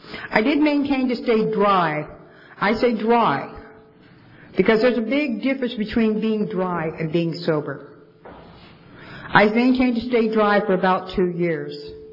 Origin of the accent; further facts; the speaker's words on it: Goshen, California, United States; also born or lived in Visalia / Porterville; I was born not too far from here. I was born in Visalia, raised in Goshen. I moved here, moved to Porterville when I was about 12.